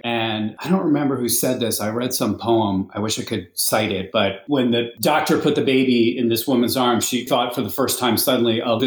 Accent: Plainfield, New Jersey, United States; But I grew up in New Jersey, in Plainfield, New Jersey, exit 131 on the Parkway and 10A on the Turnpike.

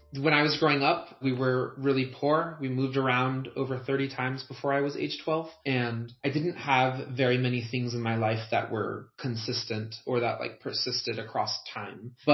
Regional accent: New York City, New York, United States; born there; my father's from Peru and my mother's from Puerto Rico, but I was born in New York City and always kind of surviving in white-dominant communities

